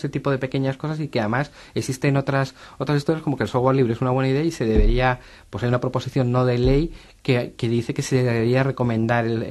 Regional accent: Extremadura, Spain; yo digo que soy extremeño

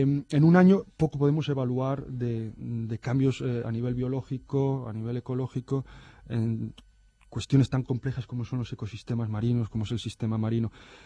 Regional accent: Galicia, Spain; de las cuales a mí me ha tocado vivir, creo recordar que 4, como gallego

